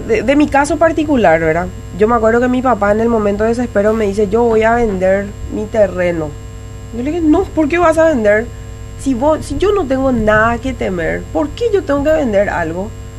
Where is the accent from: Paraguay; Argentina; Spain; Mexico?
Paraguay; Minga Guazú, Alto Paraná; yo soy de Minga, nacida y malcriada ahí. Conozco demasiado bien mi zona, yo vivo en el kilómetro 16.